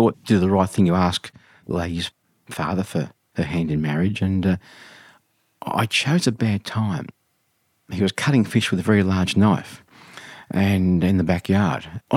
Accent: Sydney, New South Wales, Australia; I grew up in Beverly Hills in Sydney and just in a normal, quiet little suburban street.

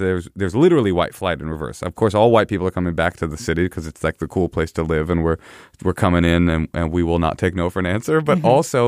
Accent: Oakland, California, United States; So anyway, that's my personal interaction with people of color is growing up in Oakland, the cool kids were all black.

